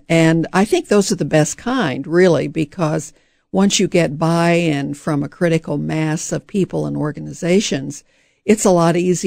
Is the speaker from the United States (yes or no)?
yes; St. Joseph, Missouri, United States; I grew up in St. Joseph, Missouri.